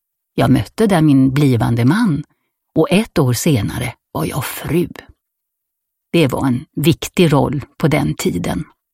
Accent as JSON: {"language": "Swedish", "town": "Stockholm", "region": "Stockholm County", "country": "Sweden", "tie": "born or raised there", "said": "Jag är född i Stockholm och har bott där större delen av mitt liv. Min ungdomsmiljö var borgerlig. Jag gick i flickskola i Stockholm och tog studenten i Göteborg 1943."}